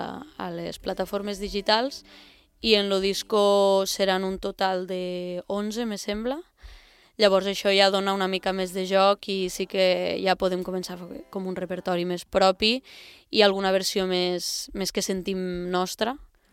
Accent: Tortosa, Catalonia, Spain; Nosaltres som d'aquí, de Tortosa

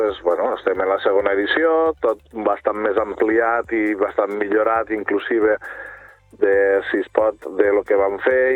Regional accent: Corbera d'Ebre, Catalonia, Spain; jo sóc originari de Corbera, de Terra Alta, i vinc del món del vi

